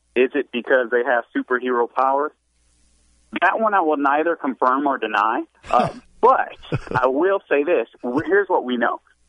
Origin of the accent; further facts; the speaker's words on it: Los Angeles, California, United States; as I saw growing up in Los Angeles